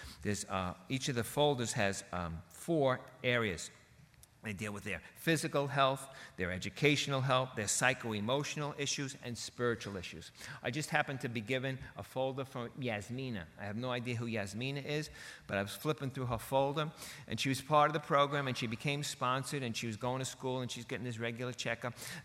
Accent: New Hyde Park, New York, United States; I grew up not in the Dominican Republic. I did not grow up in poverty. I grew up 45 minutes from here in New Hyde Park.

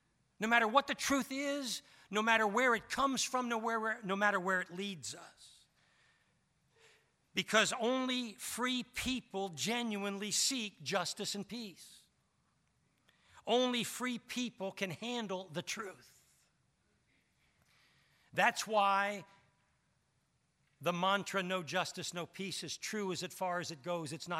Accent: United States; As an American, as a human being deep down, my spirit and my heart and my mind resonates with those who seek justice.

